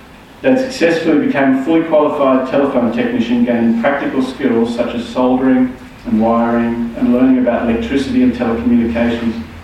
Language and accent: English; Canberra, Australian Capital Territory, Australia; also born or lived in Sydney; So he took on a 2-year traffic officer training course in Sydney, where I was born in Chatswood. Canberra, a growing young city, was the ideal place to bring up a family for Mum and Dad.